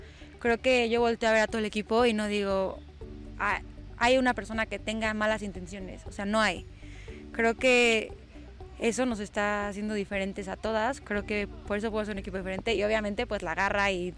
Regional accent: Cancún, Quintana Roo, Mexico; soy de Cancún, en Cancún menos había equipos de niñas y así

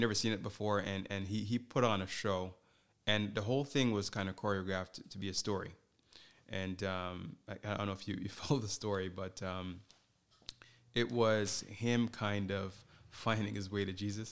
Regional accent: Toronto, Ontario, Canada; And I'm obviously from Toronto.

